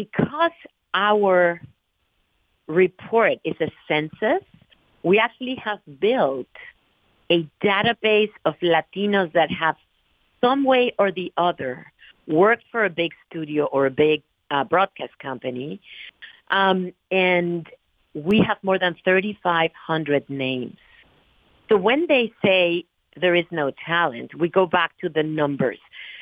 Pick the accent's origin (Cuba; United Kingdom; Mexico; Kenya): Mexico; English is a second language; now in United States; even though I am an immigrant and I was born and raised in Mexico